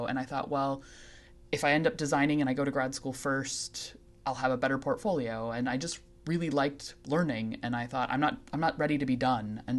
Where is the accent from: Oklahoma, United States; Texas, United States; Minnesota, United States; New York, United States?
Minnesota, United States; Rochester; So I'm originally from Rochester, Minnesota, and it's in southeastern Minnesota.